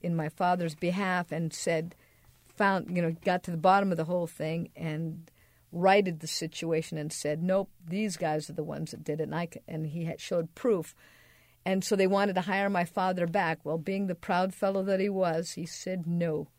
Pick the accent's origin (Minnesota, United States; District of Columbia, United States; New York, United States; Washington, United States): Washington, United States; Seattle; English is a second language; also born or lived in Kent; I learned English living in between Seattle and Kent. By the time I got to kindergarten, I spoke with an accent, I know, because the teacher told me that.